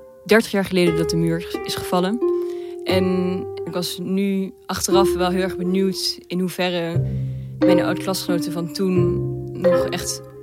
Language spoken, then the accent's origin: Dutch; Sternberg, Mecklenburg-Vorpommern, Germany; Dutch is a second language; Ik ben opgegroeid in Mecklenburg-Vorpommern, in een heel klein stadje Sternberg. Het is een stadje van 5000 inwoners. Het is zo'n heel typisch Oost-Duitse stadje met vakwerkhuizen en straten met kinderkopjes. Het ligt tussen twee meren